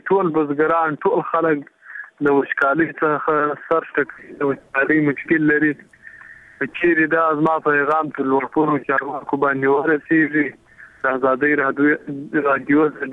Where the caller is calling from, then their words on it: Zabul, Afghanistan; د زابل ولایت نه خبره درسره کوم.